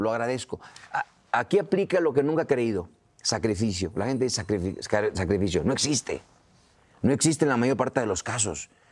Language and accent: Spanish; Platón Sánchez, Veracruz, Mexico; Nací en la Huasteca veracruzana, llamado Platón Sánchez Veracruz, un pueblito que en aquel tiempo, cuando yo estaba en el pueblo, salimos joven, era de 5.000 habitantes.